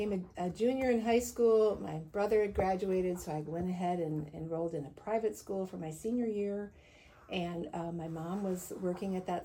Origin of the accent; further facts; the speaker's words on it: Minnesota, United States; I was born in Minnesota, and I went to K through 11 in the public school system there in southern Minnesota.